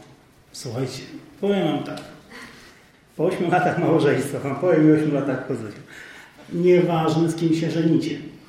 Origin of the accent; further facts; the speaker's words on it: Warsaw, Masovian Voivodeship, Poland; Bo my jesteśmy z Warszawy.